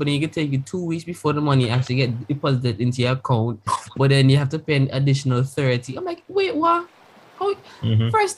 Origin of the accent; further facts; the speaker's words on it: India; you can't hide your accent, so just roll with it. I'm from India.